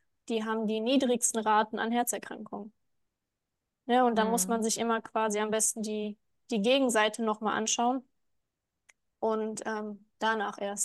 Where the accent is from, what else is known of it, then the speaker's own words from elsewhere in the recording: Dortmund, North Rhine-Westphalia, Germany; Also wir kommen aus Dortmund. Deswegen ist es ein Stückchen